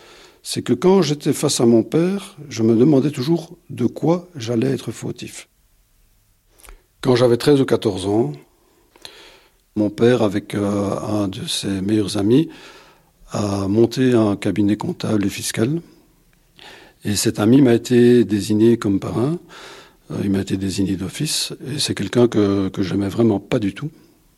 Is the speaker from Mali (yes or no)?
no; Brussels, Brussels-Capital Region, Belgium; now in Namur, Belgium; actuellement je suis retraité, j'ai 72 ans, je suis bruxellois d'origine et j'habite près de la ville de Namur.